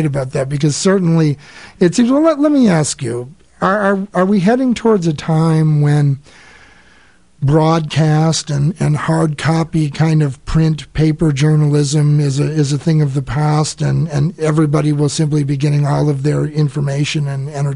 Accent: Chicago, Illinois, United States; I grew up in Chicago, and I remember throughout my years living there

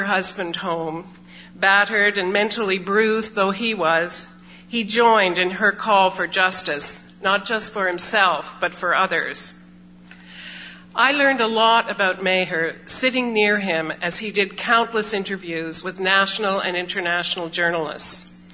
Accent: Ontario, Canada; I'm from Frozen, Ontario

